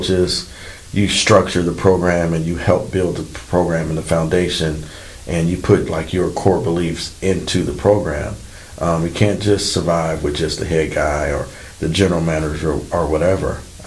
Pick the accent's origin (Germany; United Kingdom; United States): United States; Richmond, California; now in Sacramento, United States; I grew up in Richmond down the road. Been here in Sacramento since 02.